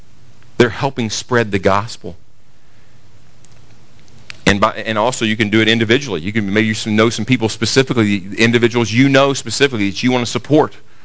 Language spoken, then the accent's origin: English; Russell, Kentucky, United States; I remember that happened in my little church growing up in Russell, Kentucky.